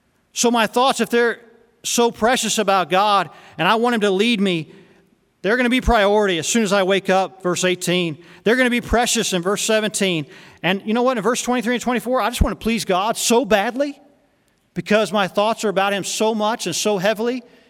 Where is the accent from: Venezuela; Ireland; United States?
United States; the South; I'm from the South, as I mentioned to you before.